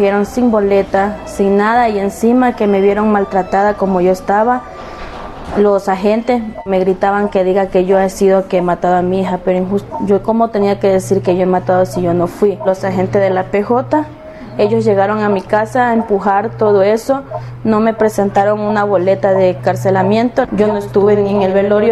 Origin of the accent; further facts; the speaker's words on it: Guayaquil, Guayas, Ecuador; Soy de Guayaquil y tengo 24 años.